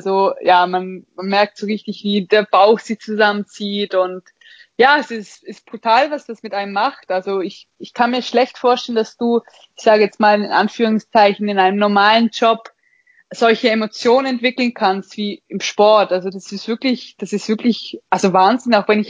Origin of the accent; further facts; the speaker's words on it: Liechtenstein; Und jetzt natürlich als Liechtensteinerin ist es ein bisschen blöd, weil ein nationales Turnier kann man nicht veranstalten